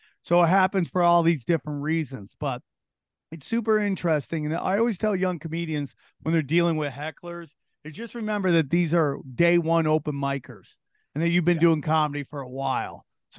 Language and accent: English; Las Vegas, Nevada, United States; because I came from Vegas. I started stand up in Vegas.